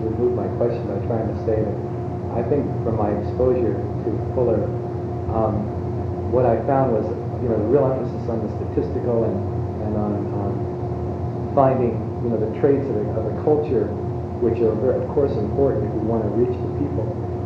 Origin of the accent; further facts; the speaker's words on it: California, United States; I'm from Southern California, if I get, you know, my Frisbee and my suntan oil, and I get the beach evangelism